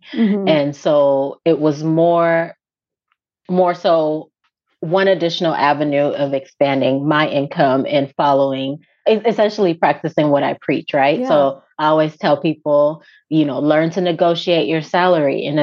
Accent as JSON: {"language": "English", "country": "Ghana", "tie": "born or raised there", "lives_now": "United States", "said": "where I grew up in Ghana, we use these nets as like our bath for bathing."}